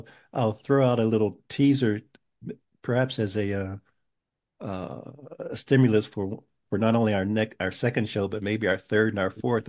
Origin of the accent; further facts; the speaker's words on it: Pittsburgh, Pennsylvania, United States; born there; now in New Haven, United States; I was born in Pittsburgh, so love to chat with you about what's cooking there and your involvement.